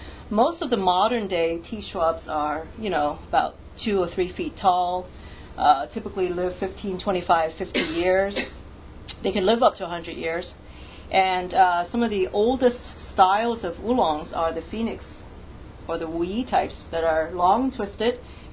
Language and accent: English; Hong Kong; some of the tea masters that I grew up with in Hong Kong.